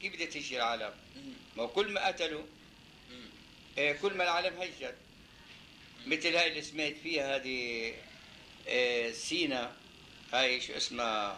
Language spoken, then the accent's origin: Arabic; Haifa, Palestine; moved away; انا لما طلعت من حيفا ركبنا بالترين تبع عكا ونزلنا بعكا، تركبنا ببوسطة.